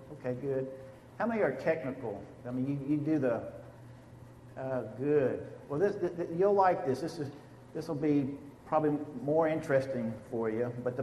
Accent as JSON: {"language": "English", "region": "North Carolina", "country": "United States", "accent": "Southern", "said": "and I'm from North Carolina, and I've got a Southern accent, so if you don't understand what I'm saying, just raise your hand and I'll say it again."}